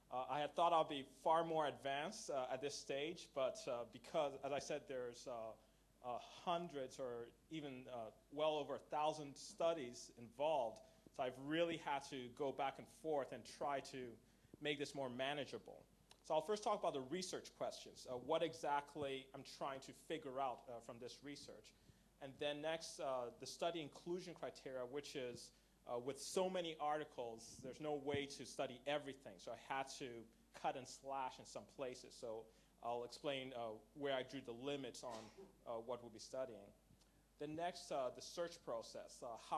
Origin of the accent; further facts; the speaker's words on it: Nigeria; also born or lived in Canada; I grew up in Nigeria and Canada as a kid